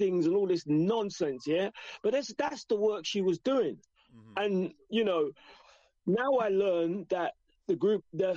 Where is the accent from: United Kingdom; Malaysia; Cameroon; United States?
United Kingdom; England; born there; I wasn't born in Africa. I was born in England, and for me, I was born there for the reason.